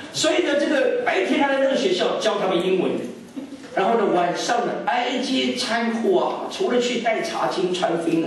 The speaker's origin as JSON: {"language": "Chinese", "country": "China", "said": "因为我觉得我中国人请这老外吃饭"}